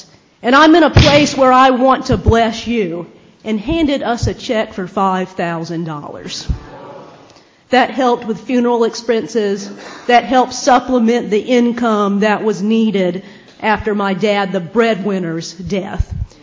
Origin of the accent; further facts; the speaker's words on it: Cedar Key, Florida, United States; I grew up in Cedar Key. I don't know if any of you all know that town. My family has been there since the 1800s.